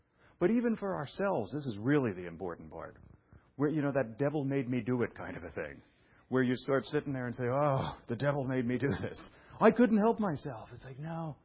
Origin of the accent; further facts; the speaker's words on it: New York City, New York, United States; it was like the kitchen I grew up in Brooklyn.